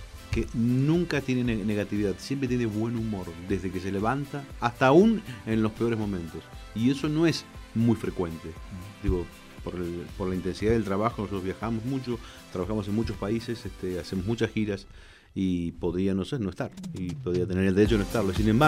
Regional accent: Santa Fe, Argentina; born there; now in Buenos Aires, Argentina; yo soy nacido en Santa Fe, en la ciudad de Santa Fe, en Argentina. Vivo en Buenos Aires

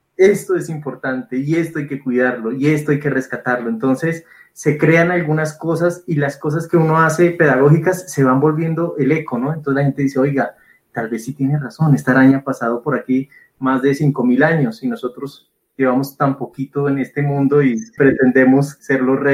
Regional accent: Nariño, Colombia; Cuando yo fui a mi pueblo a Nariño, quedan todavía algunas especies que rescatar.

